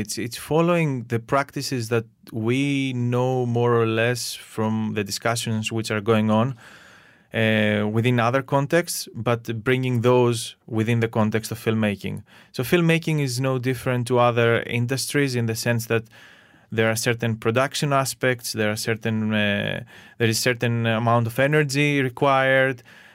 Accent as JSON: {"language": "English", "country": "Greece", "tie": "born or raised there", "second_language": "English", "moved": "as an adult", "lives_now": "London, United Kingdom", "said": "I'm coming from Greece. I was born and raised in Greece, and then I moved to UK, where I live now and work in London"}